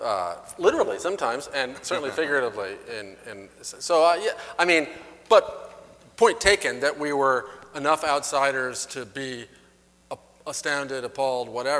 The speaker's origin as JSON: {"language": "English", "region": "Nebraska", "country": "United States", "said": "and I'm from Southern Canada, Nebraska."}